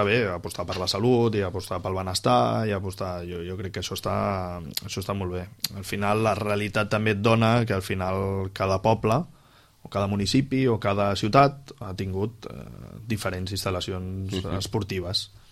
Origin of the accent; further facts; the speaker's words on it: Pineda de Mar, Catalonia, Spain; De fet, jo vinc de Pineda de Mar, que també era un lloc de costa